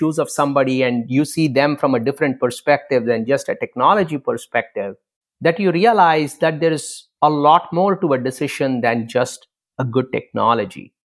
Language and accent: English; India; I grew up in India